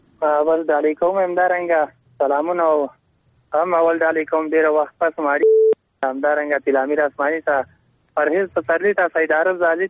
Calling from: Parwan, Afghanistan; دا پروان ولایت غربان شینوار ولسوالی نه.

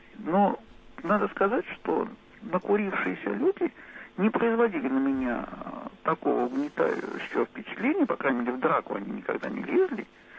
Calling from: Moscow, Russia; Я вам звоню из Останкино.

